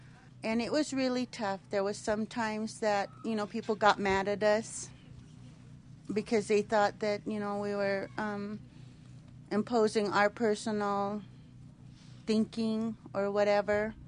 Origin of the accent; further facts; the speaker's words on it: Duckwater, Nevada, United States; I'm originally from the Duckwater Shoshone tribe.